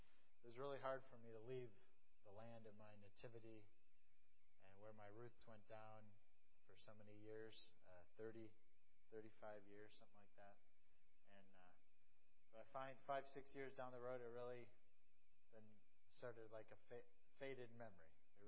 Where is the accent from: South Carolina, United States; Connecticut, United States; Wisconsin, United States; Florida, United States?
Wisconsin, United States; moved away as an adult; now in Pennsylvania, United States; I was going to say my home state, but actually my home state is Wisconsin. And Pennsylvania, I'm a Pennsylvania transplant about 5 years ago.